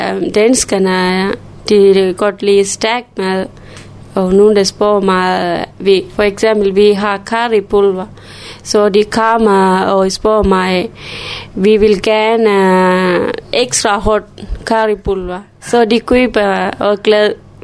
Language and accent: Danish; Sri Lanka; Danish is a second language; now in Denmark; I Sri Lanka.